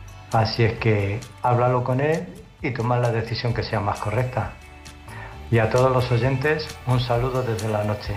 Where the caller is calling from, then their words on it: Illescas, Castilla-La Mancha, Spain; de Illescas, Toledo.